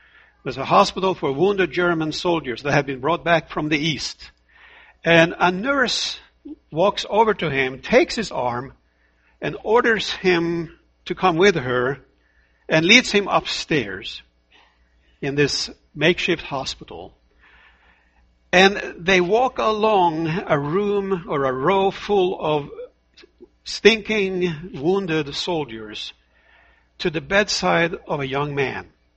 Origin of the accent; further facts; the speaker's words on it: Norway; English is a second language; I remember hearing the name Simon Wiesenthal while I was growing up in Norway, in Europe, many years ago.